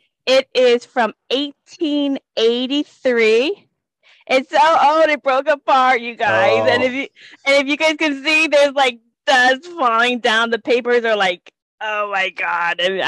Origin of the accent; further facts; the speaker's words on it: United States; I'm familiar with many of the popular scriptures in Bible because I grew up in the United States